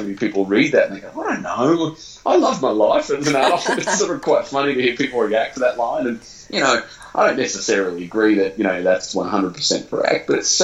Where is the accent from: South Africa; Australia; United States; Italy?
Australia; Like, do you remember the 1980s as a kid in Australia? It's absolutely freaking glorious.